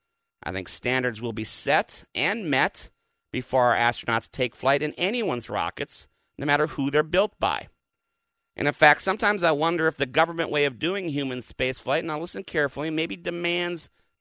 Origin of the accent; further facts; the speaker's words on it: Minnesota, United States; ours is not a culture now where I can keep my front door unlocked as I did growing up in Minnesota.